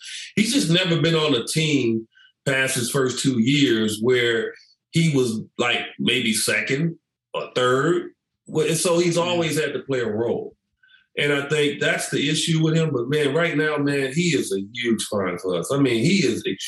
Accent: Chicago, Illinois, United States; You know, it's where you grow up at. You know, I grew up in Chicago.

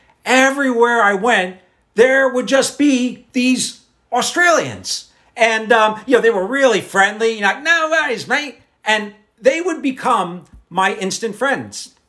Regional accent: United States; he heard my accent and he asked me if I was British. And I said, "Non, je suis Américain."

